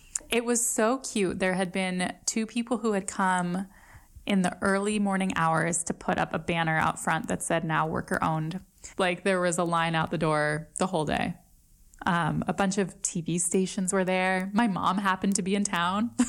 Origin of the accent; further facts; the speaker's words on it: West Coast, United States; I grew up on the West Coast.